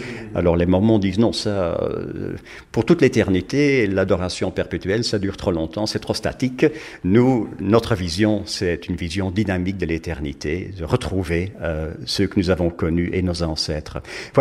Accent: Antwerp, Flanders, Belgium; French is a second language; nous habitons ici en Utah quelques mois par an. Notre fille habite ici. Et puis pour le reste, nous vivons en Belgique. Nous sommes anversois, donc flamands. Français n'est pas ma langue maternelle

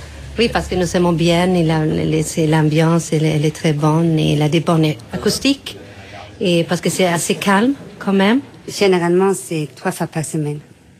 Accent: Helsinki, Uusimaa, Finland; French is a second language; also born or lived in Madrid, Spain; Nous sommes des Finlandais et nous sommes nés en Helsinki.

